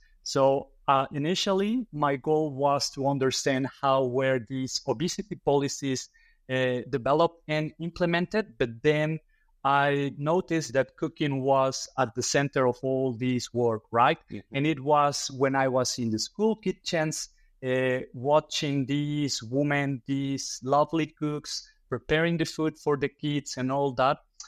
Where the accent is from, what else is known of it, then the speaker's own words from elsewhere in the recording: Tehuacán, Puebla, Mexico; also born or lived in Veracruz; as some of our listeners may guess from my accent, I'm Mexican. So mm-hmm. I was born and raised in a small city in the state of Puebla called Tehuacán. And I lived there through my youth. And then I moved to another state in Mexico called Veracruz.